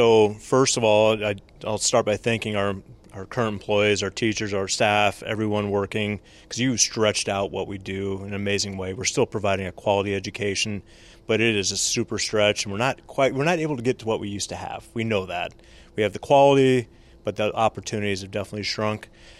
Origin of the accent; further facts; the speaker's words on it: Alaska, United States; And I think that's a difference in the world I think I grew up in Alaska